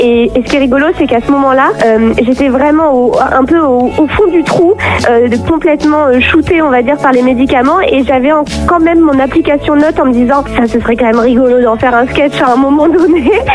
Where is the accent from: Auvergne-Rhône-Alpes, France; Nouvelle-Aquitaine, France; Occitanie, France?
Nouvelle-Aquitaine, France; Bordeaux; Moi je viens de Bordeaux, donc d'un milieu assez bourgeois